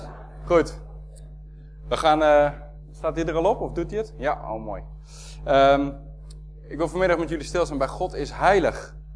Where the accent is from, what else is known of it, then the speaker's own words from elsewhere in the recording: Soest, Utrecht, Netherlands; now in Sneek, Netherlands; Maar ik ben opgegroeid in Soest. En ik ben 6 jaar voorganger geweest hier in Boskoop.